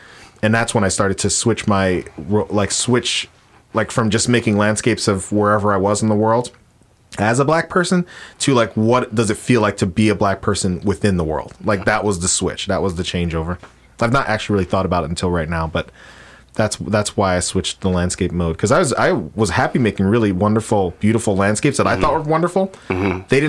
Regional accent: Queens, New York, United States; I'm from Queens, and Linden Boulevard stretches from Brooklyn to Queens. And so I knew it from my childhood

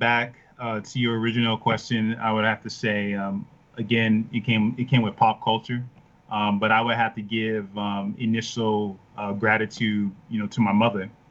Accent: Chicago, Illinois, United States; Cause, I'm from Chicago originally.

